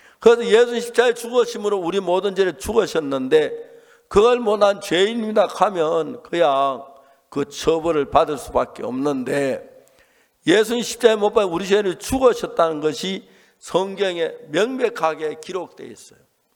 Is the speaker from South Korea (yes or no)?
yes; Seonsan, North Gyeongsang, South Korea; 저는 경북 선산서 태어났습니다. 이제 태어난 이제 자라서 이제 초등학교를 다닐 때였는데